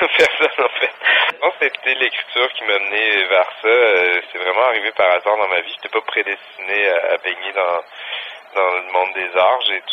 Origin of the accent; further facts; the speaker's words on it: Chicoutimi, Quebec, Canada; moved away as an adult; also born or lived in Jonquière / Montreal; now in Paris, France; Oui, aujourd'hui ça s'appelle Saguenay je crois, je suis né à Jonquière, j'ai grandi à Chicoutimi. Ensuite Québec, okay. Et après Montréal, et maintenant j'habite Paris.